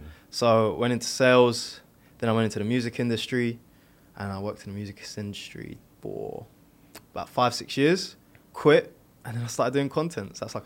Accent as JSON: {"language": "English", "region": "London", "country": "United Kingdom", "tie": "born there", "said": "So I was born in South London, Jamaican dad, British mum. It's like 99% of South London, I feel like."}